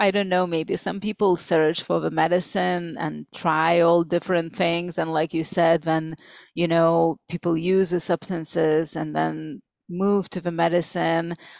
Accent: Lithuania; English is a second language; because I'm from Lithuania, so it's very pagan country in Europe.

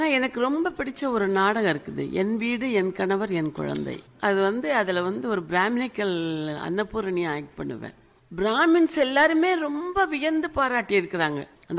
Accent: Pallathur, Tamil Nadu, India; also born or lived in Mannargudi; நான் செட்டிநாட்டில் வளர்ந்தவன், பிறந்தது ராஜமன்னார்குடி, நான் வளர்ந்தது பூரா செட்டிநாட்டில் உள்ள பள்ளத்தூருங்கிற ஊரில் தான்.

